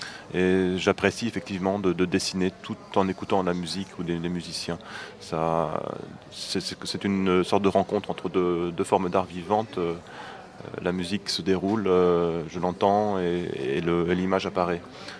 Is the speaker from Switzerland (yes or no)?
no; Brittany, France